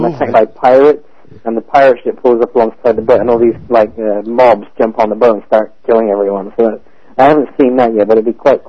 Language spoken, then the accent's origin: English; England, United Kingdom; I'm from England.